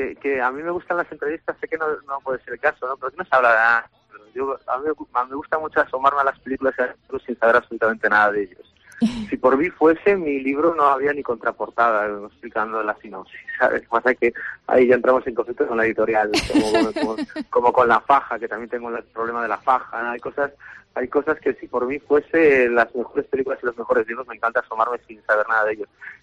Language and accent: Spanish; Galicia, Spain; Sí, inevitable porque es mi tierra y porque la conozco mucho y porque aquí, pues iba a decir que he vivido, pero prácticamente vivo, porque me pillas ahora mismo en Pontevedra y estoy casi la mitad del año aquí y he vivido toda mi vida